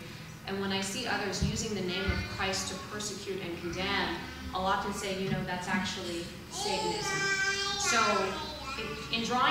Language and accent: English; United States; And I'm Native American, so, you know, kind of weird.